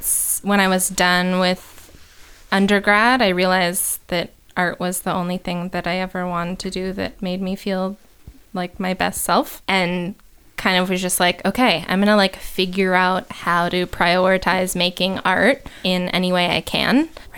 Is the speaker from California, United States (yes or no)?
yes; Los Angeles, California, United States; figuring out its relationship to like my hometown of Los Angeles